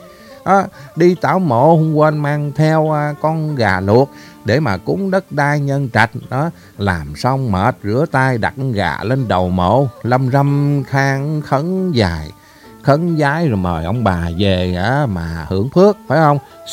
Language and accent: Vietnamese; Mekong Delta, Vietnam; Miền Tây quê mình đường thủy nối liền từ tỉnh về đến quận, xã rồi lan tỏ ra các ấp nhang.